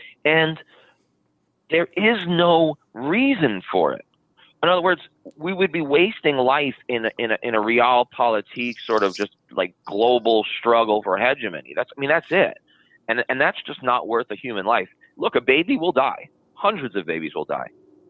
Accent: United States; And as a historian, it appalls me. As an American, it appalls me.

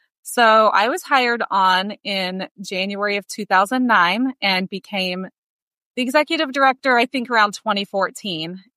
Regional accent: Kansas, United States; also born or lived in Nebraska; as just a little horse-loving girl growing up in Kansas and Nebraska.

